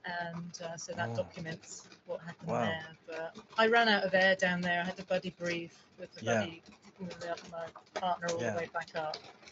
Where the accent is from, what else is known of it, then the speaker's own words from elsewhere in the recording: South East England, United Kingdom; When I was a kid, I grew up in the New Forest in the in the southern England